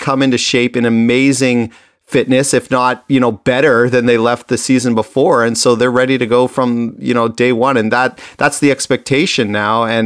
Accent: Toronto, Ontario, Canada; and the Raptors growing up in Toronto, and I had season tickets for the Raptors.

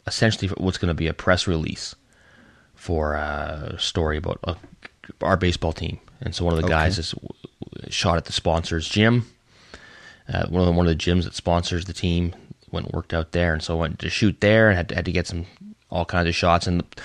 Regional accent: Canada; Despite being Canadian, if it's me against the entire team of Norway, I feel like I'm going to lose that one.

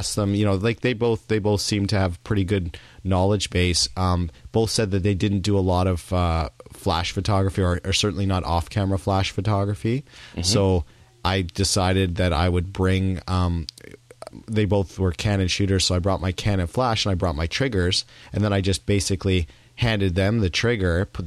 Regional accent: Vancouver, British Columbia, Canada; knew that obviously I was from Vancouver and were wondering if I was interested in meeting up.

